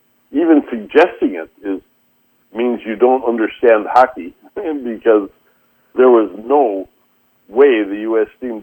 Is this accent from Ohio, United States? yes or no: no; Duluth, Minnesota, United States; I grew up in Duluth, Minnesota